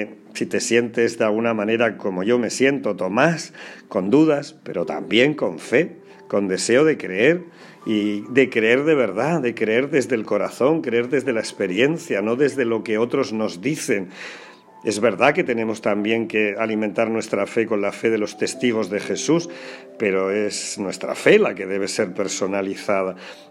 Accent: Porcuna, Andalusia, Spain; También muchas felicidades al pueblo de Andújar, cerquita de mi pueblo de Porcuna

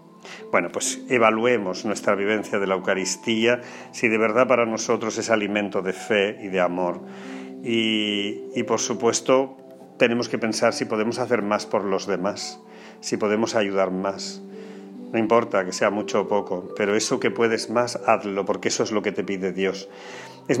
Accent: Porcuna, Andalusia, Spain; en mi pueblo de Porcuna y en otros sitios, se ponen altares por las calles, se alfombran las calles con flores, con dibujos

